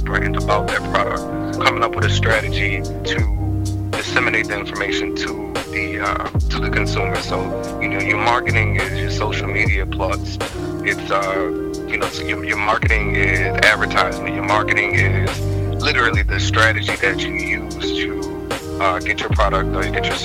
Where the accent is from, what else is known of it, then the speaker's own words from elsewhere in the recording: New Orleans, Louisiana, United States; I'm from New Orleans.